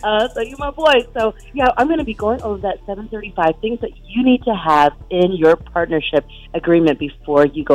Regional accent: Wichita, Kansas, United States; now in Kansas City, United States; Actually, no, because I'm from Wichita.

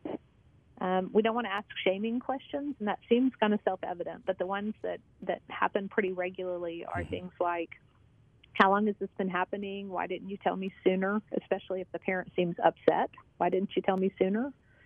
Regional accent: Fort Worth, Texas, United States; I'm from Fort Worth, not Houston.

